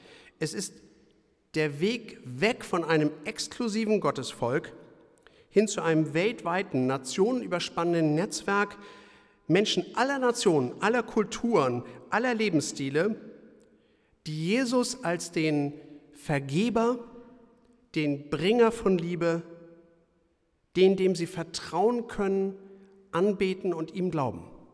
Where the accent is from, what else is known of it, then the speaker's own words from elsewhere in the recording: Marienfelde, Germany; Mein Heimatdorf Marienfelde, gegenüber von unserem Haus, gibt es eine Stelle, da war eine Werkstatt, da findet man so Flintabschläge.